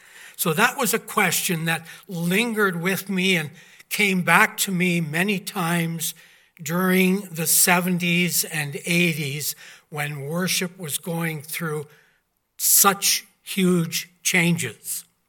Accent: Creston, British Columbia, Canada; when I was growing up in Creston, BC, my parents' home where I grew up

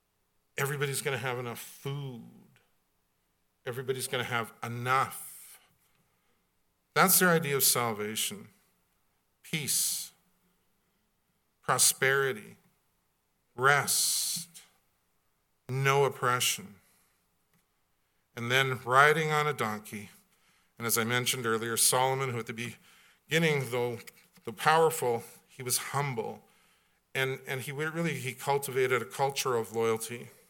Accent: British Columbia, Canada; I grew up in British Columbia, which means I hated the Oilers.

